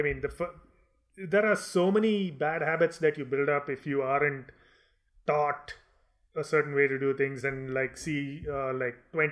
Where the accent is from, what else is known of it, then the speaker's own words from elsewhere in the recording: Bangalore, Karnataka, India; moved away as an adult; I mean, I was born in Bangalore. I didn't live in any other city until I was 30 years old when I left.